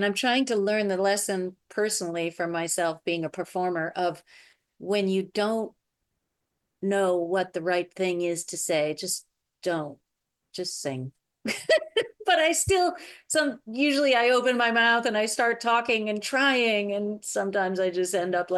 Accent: Buffalo, New York, United States; I'm actually from Buffalo too.

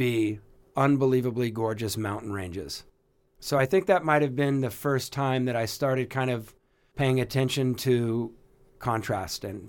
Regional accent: Orange County, California, United States; I knew about all the great bands that I was supposed to know about growing up in Orange County, all the punk stuff I knew about.

